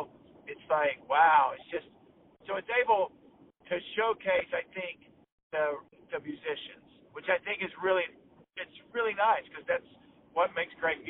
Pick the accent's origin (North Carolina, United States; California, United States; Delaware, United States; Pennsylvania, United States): North Carolina, United States; Fayetteville; I played in orchestras in and around my hometown of Fayetteville, North Carolina.